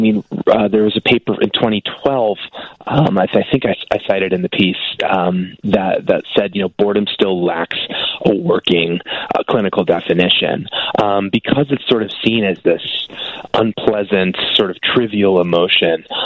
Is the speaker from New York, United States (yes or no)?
yes; New York City, New York, United States; now in Denver, United States; So I'm actually from New York City. I spent my whole adult life in Brooklyn until really a couple months ago when I moved out to Denver, Colorado.